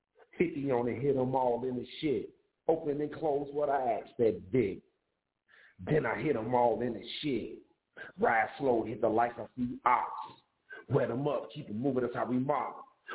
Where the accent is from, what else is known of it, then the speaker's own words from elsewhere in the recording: Chicago, Illinois, United States; I'm from Chirac. I just come and get some bars and show some love to your flow, man.